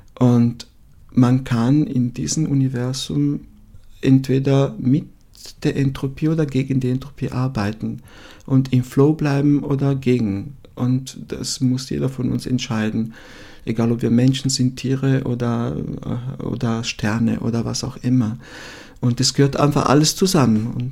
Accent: Emilia-Romagna, Italy; German is a second language; Ich komme aus der Romagna.

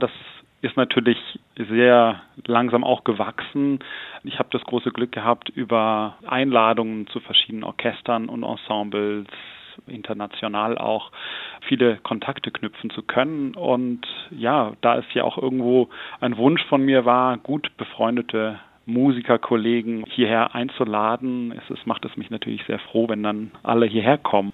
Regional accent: Jungingen, Baden-Württemberg, Germany; Ja, also ich komme ursprünglich aus Jungingen bei Hechingen

